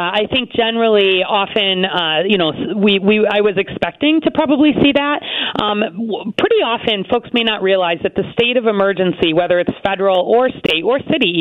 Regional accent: Chicago, Illinois, United States; I have. I'm a Chicagoan. I don't think you can call yourself a Chicagoan if you haven't tried it at least once.

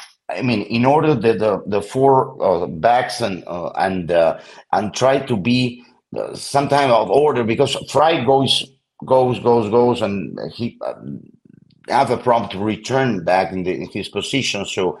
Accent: Peru; My home country, Peru, will play there with against Haiti.

